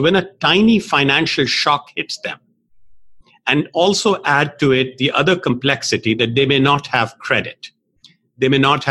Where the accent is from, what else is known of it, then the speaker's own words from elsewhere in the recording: Pakistan; I grew up in Pakistan where there was a lot of inequality and inequity and poor people, uneducated, illiterate, kept back for whatever reason.